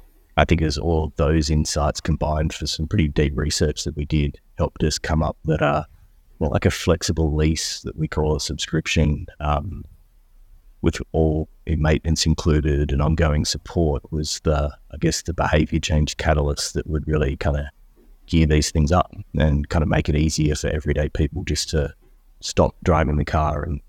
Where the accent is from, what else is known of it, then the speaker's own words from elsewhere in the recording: Melbourne, Victoria, Australia; I'm here on a beautiful Southern California day in Culver City, which is a lot nicer than my hometown of Melbourne right now.